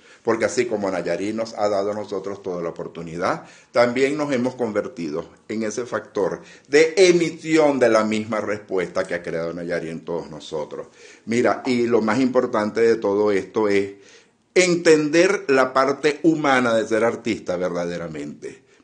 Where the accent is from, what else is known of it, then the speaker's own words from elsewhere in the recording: Portuguesa, Venezuela; la esencia de todos nosotros como llaneros, la esencia de nosotros como portugueseños y el vivir cotidiano que tenemos cada una de las personas aquí en Acarigua y en Araure.